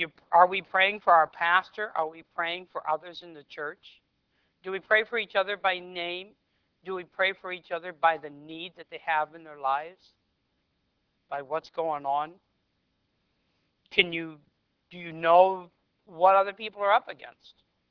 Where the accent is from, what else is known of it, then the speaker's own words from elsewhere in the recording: Michigan, United States; moved away as an adult; now in New York, United States; we came from Michigan, and we were in our church there for over 30 years. And we got to New York